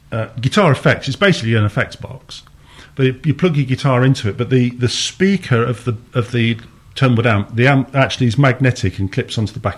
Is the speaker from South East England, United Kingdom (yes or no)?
no; Derby, East Midlands, United Kingdom; Although, even though I was from Derby, that influence of the 60s Liverpool was still very, very strong.